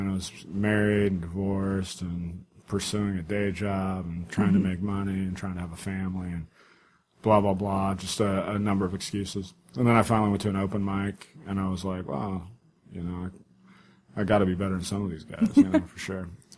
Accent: Riverside, California, United States; born there; I was born in Riverside, California, which is in inland in Southern California.

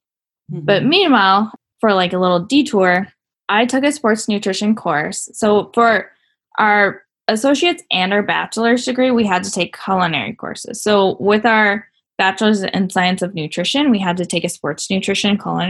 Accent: Montana, United States; now in North Dakota, United States; So I am from Montana. I'll always claim Montana's home. Currently, I'm living in North Dakota.

